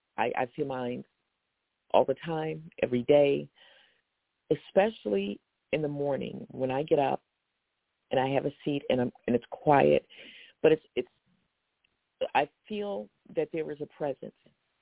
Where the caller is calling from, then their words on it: Norristown, Pennsylvania, United States; I'm calling from Norristown, Pennsylvania.